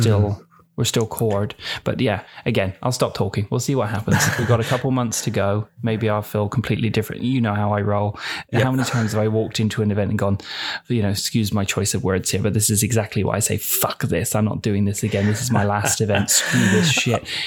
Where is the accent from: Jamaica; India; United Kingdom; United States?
United Kingdom; I am British. I am a citizen, but I'm not residing in the UK.